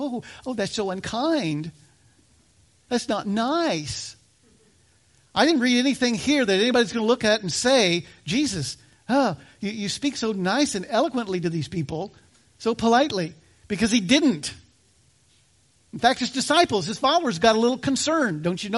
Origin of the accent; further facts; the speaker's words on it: United States; Sorry, I'm an American. I believe in upholding our Constitution.